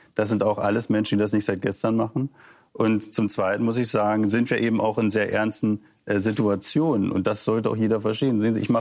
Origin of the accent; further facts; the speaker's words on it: Saxony-Anhalt, Germany; Sehen Sie, ich komme aus Sachsen-Anhalt.